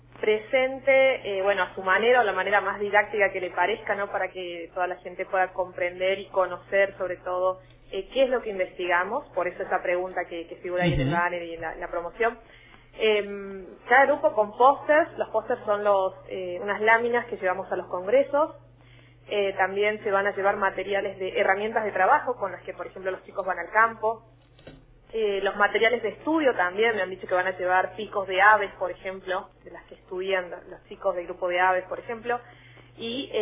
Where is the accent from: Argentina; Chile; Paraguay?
Argentina; Jujuy; somos científicos autoconvocados de Jujuy